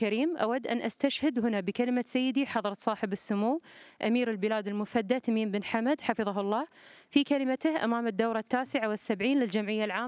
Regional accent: Qatar; حرصت بلادي قطر

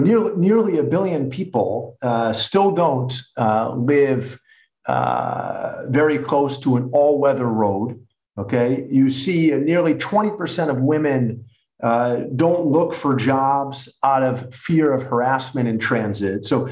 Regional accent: United States; accent: American; maybe you can tell by my accent, I happen to be American, and I would say even where I'm from, the perception of the use of private cars is very much tied to your social status.

